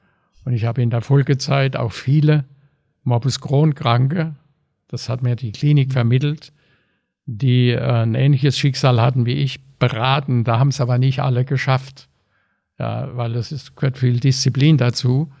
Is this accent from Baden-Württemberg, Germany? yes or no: yes; Mannheim, Baden-Württemberg, Germany; ich bin Mannheimer